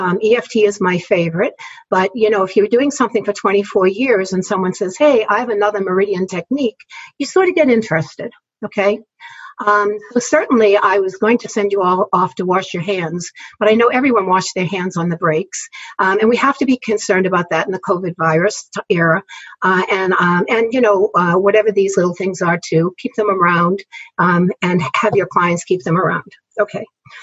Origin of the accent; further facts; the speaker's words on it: New England, United States; So I'm originally from New England, although I'm stuck down here in South Jersey outside of Philadelphia.